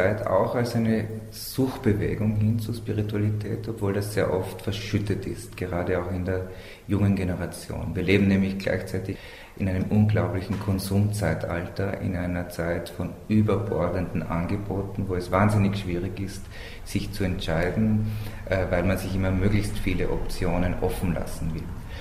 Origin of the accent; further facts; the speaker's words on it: Austria; Ich kenne eine ähnliche Diskussion, die zurzeit in meinem Heimatland Österreich gelaufen ist.